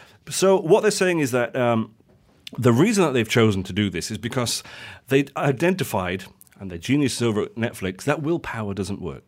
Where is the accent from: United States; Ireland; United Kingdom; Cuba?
United Kingdom; As British people are weird, you know, this is the thing that we love.